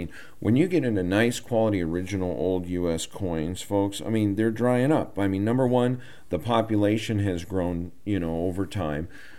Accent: Montana, United States; I come from Montana.

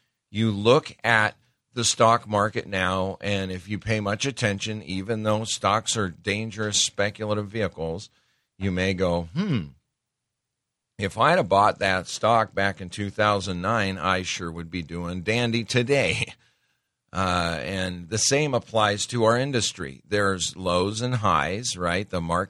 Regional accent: Montana, United States; I grew up in Montana, and we've bought numerous, numerous collections out of Montana

